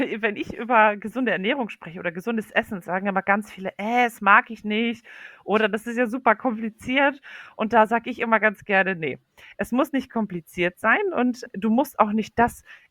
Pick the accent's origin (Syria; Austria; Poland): Poland; German is a second language; now in Germany; Und ich komme ursprünglich aus Polen. Mein Mann kommt aus Syrien und es lebt erst seit 5 Jahren hier in Deutschland.